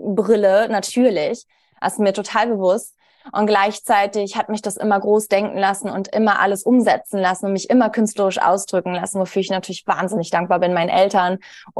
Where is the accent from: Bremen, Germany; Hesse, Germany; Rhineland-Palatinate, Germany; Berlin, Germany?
Berlin, Germany; also born or lived in Kiel; Ich komme ursprünglich aus Berlin, habe eine lange Zeit mit meinem Herzmann, mit dem ich jetzt seit über 13 Jahren auf der Reise bin, also mit ihm zusammen bin, in Beziehung bin, in Kiel gelebt, eine lange Zeit.